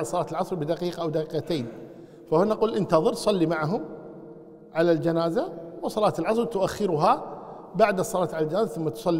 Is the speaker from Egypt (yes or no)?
no; Kuwait; عندنا في الكويت الابن مقدم على الأب